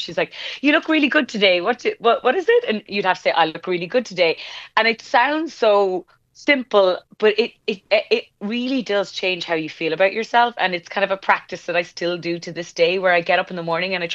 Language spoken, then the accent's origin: English; Ballincollig, Munster, Ireland; I grew up in Ballincollig.